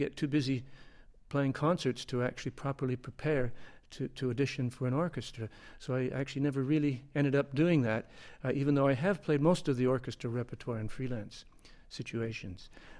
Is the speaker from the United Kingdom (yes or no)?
no; Western Canada, Canada; born there; Well, I was born in Canada, in Western Canada, and like most wind players, I started to play the wind instrument